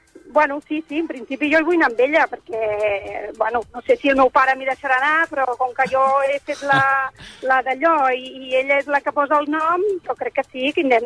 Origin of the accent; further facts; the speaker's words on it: Barcelona, Catalonia, Spain; Soc de Barcelona, però la meva família és de Roda de Ter.